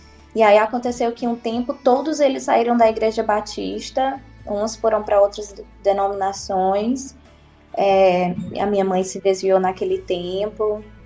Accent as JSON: {"language": "Portuguese", "town": "Fortaleza", "region": "Ceará", "country": "Brazil", "tie": "born or raised there", "said": "Tá, eu nasci em Fortaleza, sou de Fortaleza. Cresci e me criei ali na casa com os meus avós."}